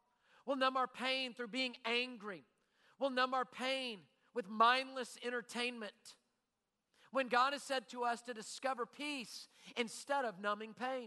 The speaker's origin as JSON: {"language": "English", "region": "Louisiana", "country": "United States", "said": "We're from Louisiana. You know how much crawfish you got to sell to get $85 million into a bank account?"}